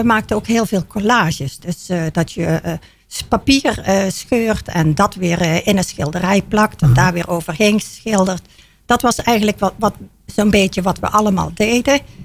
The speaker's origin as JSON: {"language": "Dutch", "town": "Ospel", "region": "Limburg", "country": "Netherlands", "tie": "born there", "said": "Ja, ik ben daar geboren in Ospel."}